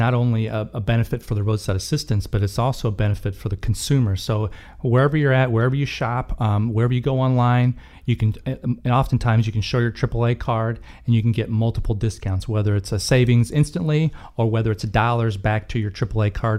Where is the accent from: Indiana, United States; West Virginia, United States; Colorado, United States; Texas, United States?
Indiana, United States; now in Tallahassee, United States; I'm hail from Chicago area. Been born and raised in northern Indiana, and just moved down here about 6 weeks ago.